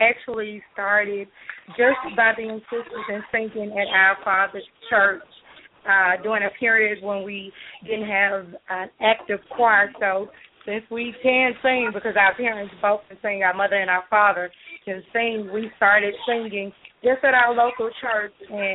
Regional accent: Memphis, Tennessee, United States; We're from Memphis, Tennessee, and he was in Memphis, Tennessee

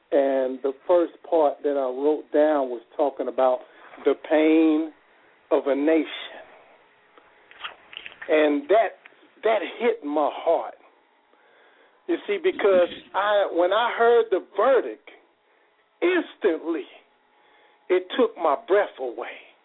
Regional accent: Oakland, California, United States; also born or lived in San Antonio, United States; I'm from San Antonio, Texas, but I came up in Oakland, California at Mosque number 26B.

